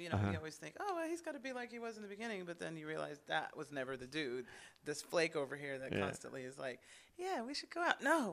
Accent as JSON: {"language": "English", "town": "New Orleans", "region": "Louisiana", "country": "United States", "tie": "born or raised there", "also_born_or_lived": "San Antonio / San Bernardino", "said": "Originally, my family's from New Orleans. I was born in San Antonio and raised between New Orleans and San Bernardino. I'm from New Orleans by way of San Bernardino."}